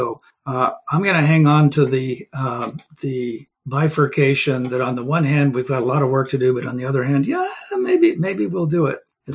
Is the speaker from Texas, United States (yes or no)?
no; Medford, Oregon, United States; I grew up in Oregon. I grew up down near Medford, Oregon, went to the University of Oregon.